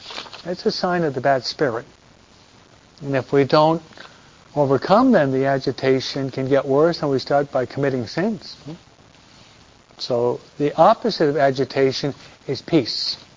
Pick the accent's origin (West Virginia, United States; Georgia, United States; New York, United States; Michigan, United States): Michigan, United States; Detroit; born there; I was baptized in Detroit, Michigan. I was born in Michigan. Detroit, no?